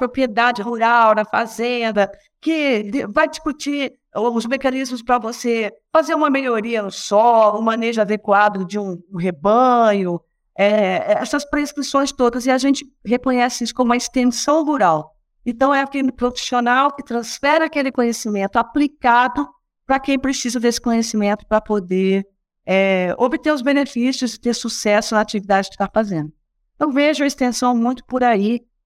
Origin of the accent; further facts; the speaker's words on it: Minas Gerais, Brazil; moved away as an adult; Bom, nascida e criada em Minas Gerais, me formei em biologia pela UFMG. No dia seguinte, entrei no avião pela primeira vez e vim para a Amazônia.